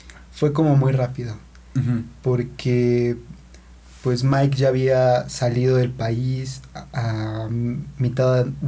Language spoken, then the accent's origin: Spanish; Puebla, Mexico; jamás había salido de México ni de Puebla